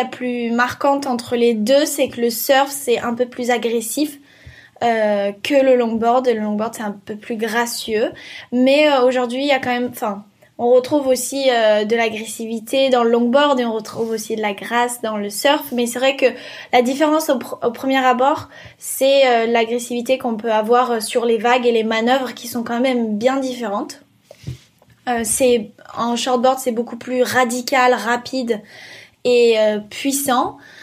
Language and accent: French; the Alps, France; now in Bayonne, France; Je suis originaire des Alpes et j'ai déménagé il y a 8 ans dans le Pays Basque avec ma maman et ma sœur.